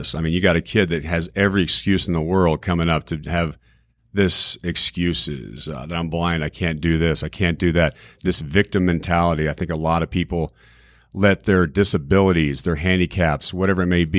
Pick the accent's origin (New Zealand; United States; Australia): United States; Texas; And growing up in Texas, I could have said, you know what, don't have a father.